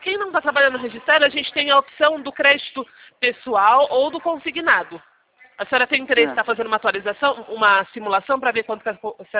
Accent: São Carlos, São Paulo, Brazil; Eu também sou daqui de São Carlos.

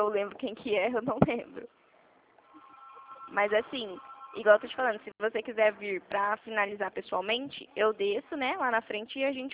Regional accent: Dracena, São Paulo, Brazil; Mas assim, eu sou aqui de Dracena mesmo.

